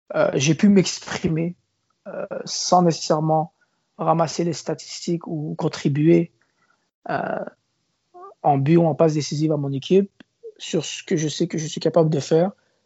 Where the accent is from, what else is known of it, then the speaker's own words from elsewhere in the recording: Canada; Maintenant, ma réalité à moi, c'est que j'ai grandi au Canada.